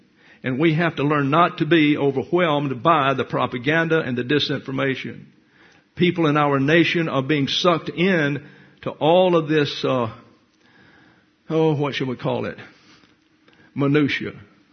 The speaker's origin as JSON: {"language": "English", "region": "the South", "country": "United States", "lives_now": "St. Louis, United States", "said": "I never seen anything like it. And I'm from the South. I came up here as a church every block."}